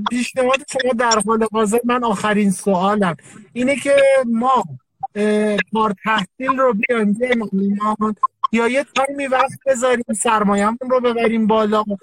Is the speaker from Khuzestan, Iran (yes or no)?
no; Hamadan, Iran; بنده از همدان هستم.